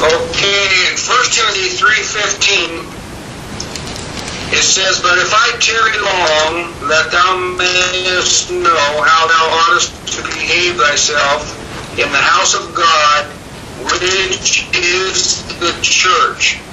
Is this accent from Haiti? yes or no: no; California, United States; from California.